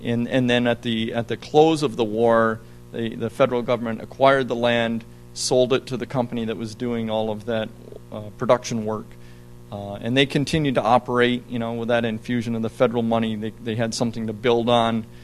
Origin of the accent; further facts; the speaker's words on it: Gouverneur, New York, United States; I'm a St. Lawrence County guy. I grew up in Governor, went to school in Canton and Potsdam.